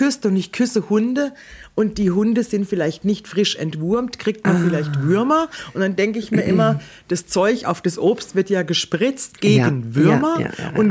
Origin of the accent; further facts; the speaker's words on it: Weilbach, Germany; Ich komme aus Weilbach, da sagt man tunken.